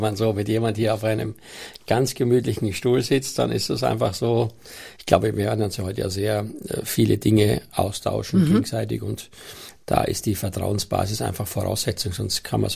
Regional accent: Austria; Dieses Förmliche ist für mich als Österreicher ohne dies so ein bisschen ein Problem

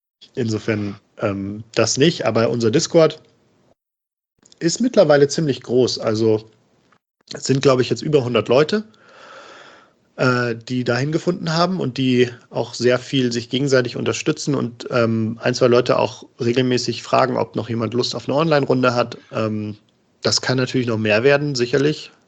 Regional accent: Northern Germany, Germany; also ich komme nicht direkt aus Hamburg, aber aus dem Norden.

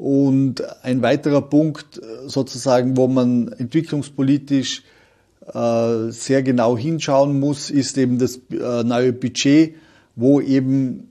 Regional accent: Vorarlberg, Austria; oder bei uns in Vorarlberg war es das der Provikar Karl Lampert

